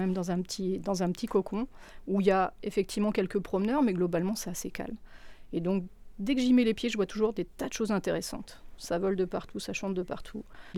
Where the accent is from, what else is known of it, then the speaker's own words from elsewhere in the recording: Centre-Val de Loire, France; Moi, je suis originaire de Beauce, hein, donc je connais ces grands paysages de plaine à perte de vue avec des champs de céréales.